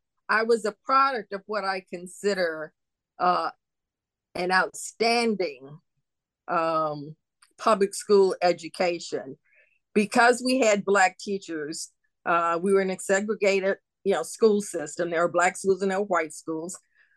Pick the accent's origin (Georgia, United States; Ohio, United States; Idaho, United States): Georgia, United States; Atlanta; I was born in 1951 in Atlanta, Georgia.